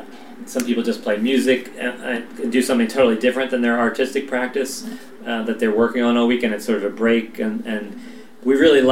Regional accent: Baltimore, Maryland, United States; I grew up listening to in Baltimore or outside of Baltimore, listening to WFBR and listening to Baltimore Oriole games at night.

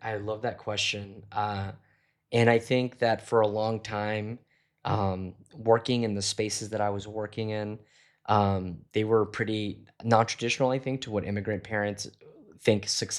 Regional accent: Cornelius, Oregon, United States; also born or lived in Forest Grove; as a young Mexican-American kid growing up in Cornelius and Forest Grove area.

